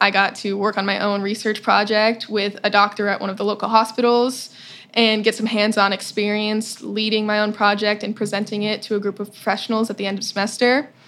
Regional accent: Simi Valley, California, United States; I'm from Simi Valley, California.

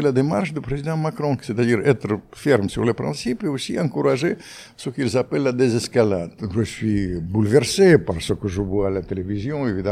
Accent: Ukraine; Moi, je suis ukrainien, je suis très sensible, je vis ça comme une tragédie

